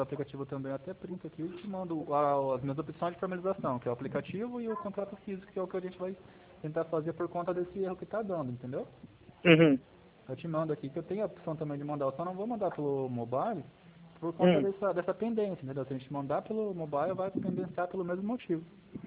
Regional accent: São Paulo, Brazil; Eu sou de São Paulo.

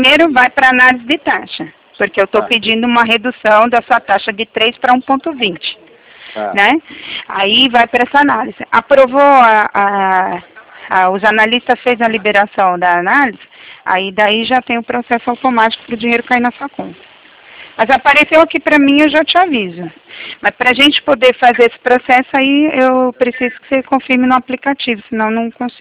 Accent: Maceió, Alagoas, Brazil; born there; Eu nasci, não perto, mas é pertinho, vai. Eu nasci em Alagoas, Maceió, Alagoas.

